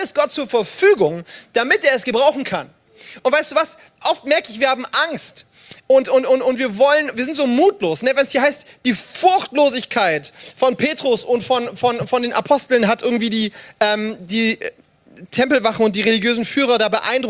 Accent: Ulm, Baden-Württemberg, Germany; dass ich bei uns in Ulm in die Fußgängerzone gegangen bin

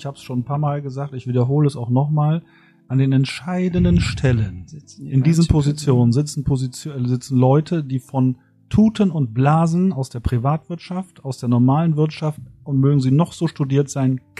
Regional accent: Berlin, Germany; Ich komme ja aus Berlin-Neukölln.

